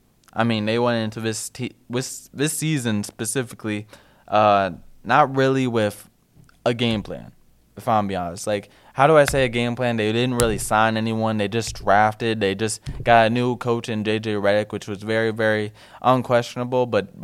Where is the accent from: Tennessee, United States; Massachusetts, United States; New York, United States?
New York, United States; And, I'm from New York. Like, I love the Knicks as well